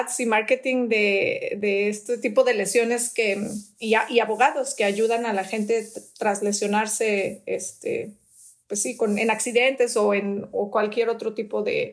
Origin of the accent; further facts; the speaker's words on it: Mexico; yo soy de México.